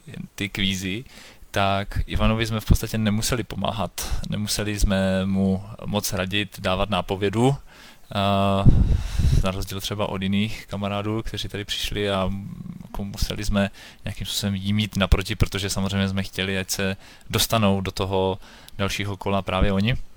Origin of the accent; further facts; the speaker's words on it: Ostrava, Moravian-Silesian Region, Czechia; Na to, že jsme chudí kluci z Ostravy, tak něco bude.